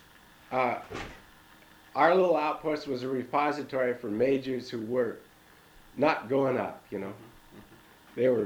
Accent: United States; But it was real obvious that as an American, I was just identified with the military invasion

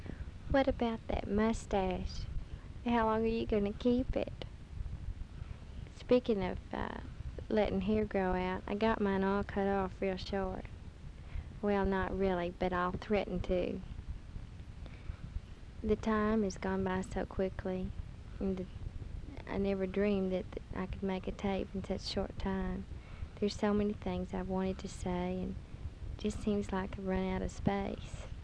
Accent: Texas, United States; there'll be no doubt I'm from Texas.

